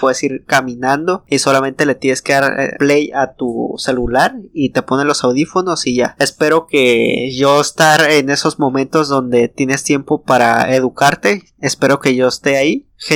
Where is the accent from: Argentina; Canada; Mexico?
Mexico; Ensenada, Baja California; tengo 21 años. Soy originario de México, del estado de Baja California, y nací en una ciudad que se llama Ensenada, que es muy popular por sus mariscos